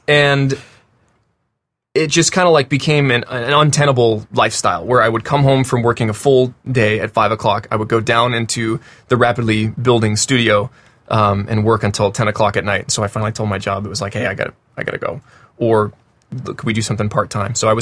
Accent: New Jersey, United States; moved away as an adult; I am from Jersey.

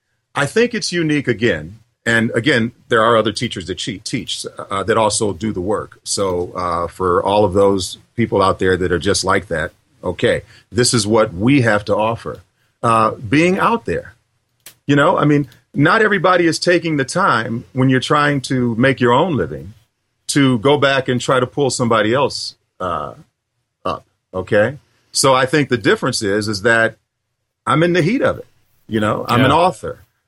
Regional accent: Detroit, Michigan, United States; You know, I'm from Detroit originally.

